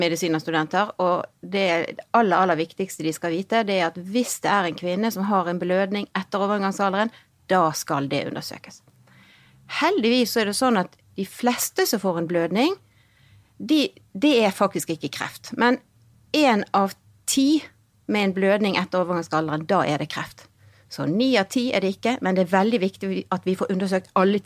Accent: Bergen, Vestland, Norway; Som dere hører, så kommer jeg fra Bergen. Jeg har studert i Bergen og jobbet mesteparten av livet mitt i Bergen, men jeg har vært et halvt år i Hongkong og hatt postdoc der.

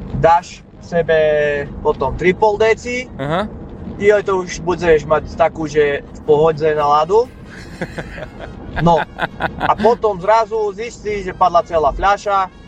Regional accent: Poprad, Prešov Region, Slovakia; ja som z východu, úplne z východu, ešte len z Popradu.

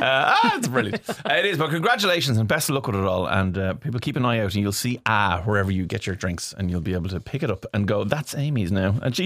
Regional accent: Dublin, Leinster, Ireland; accent: Dublin; We're from Dublin, but there's a Dublin accent.

